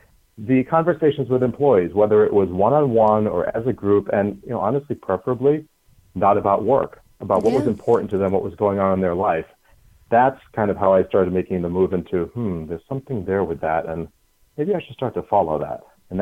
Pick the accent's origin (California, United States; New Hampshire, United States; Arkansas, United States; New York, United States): New Hampshire, United States; I grew up in New Hampshire, and I'll tell this story. I was the kid that hung out at the airport behind the fence watching the airplanes.